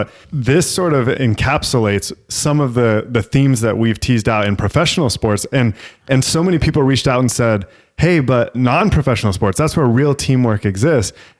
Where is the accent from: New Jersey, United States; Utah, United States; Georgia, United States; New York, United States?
Utah, United States; basketball happened in the winter and I grew up in Utah.